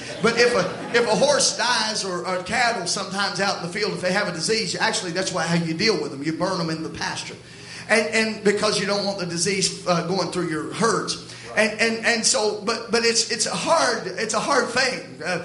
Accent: Southern United States, United States; moved away as an adult; originally, I am from the South. I moved up north about 5 years ago.

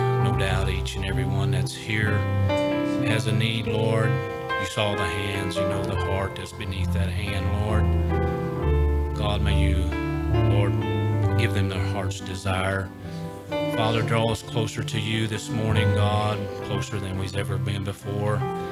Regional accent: Ohio, United States

